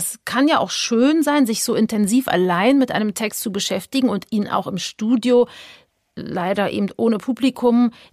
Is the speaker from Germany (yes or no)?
yes; Berlin, Germany; ich bin ja in Ostberlin groß geworden